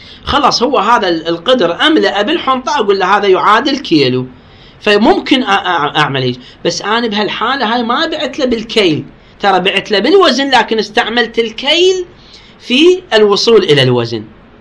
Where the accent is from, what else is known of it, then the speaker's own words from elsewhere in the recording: Iraq; لا زالت لعله في بعض الأرياف موجودة عندنا بالعراق